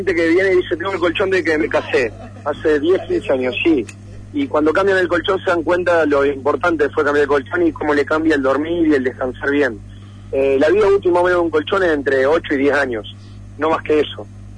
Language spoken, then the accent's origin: Spanish; Santa Fe, Argentina; somos gente de Santa Fe, apostando en Santa Fe